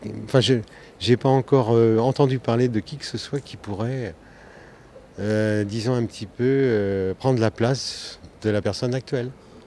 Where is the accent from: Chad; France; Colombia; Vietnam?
France; Nantes, Pays de la Loire; Je prends en considération la vie sur Nantes, puisque je suis nantais depuis ma naissance.